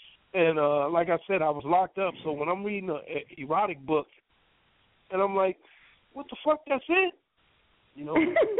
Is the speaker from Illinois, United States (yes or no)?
yes; Chicago, Illinois, United States; Well, I'm from Chicago. 45 years old.